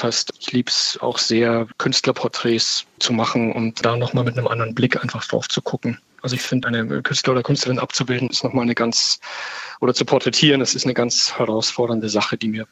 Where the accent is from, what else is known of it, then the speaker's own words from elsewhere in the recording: Bavaria, Germany; als Bayer